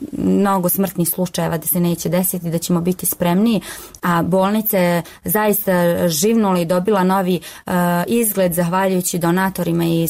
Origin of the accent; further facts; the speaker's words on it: Novi Pazar, Raška District, Serbia; kod nas u Novom Pazaru kaže se koliko ti je nafake